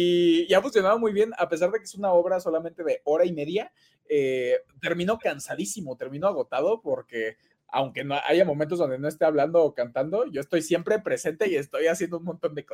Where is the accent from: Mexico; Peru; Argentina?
Mexico; Chihuahua; accent: Chihuahua; Sí, no, lo tengo ahí. Tengo un acento, o sea, rarísimo.